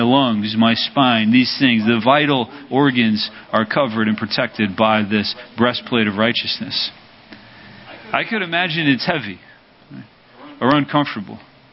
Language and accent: English; Baltimore, Maryland, United States; I remember I grew up in Baltimore and we had an amazing safety.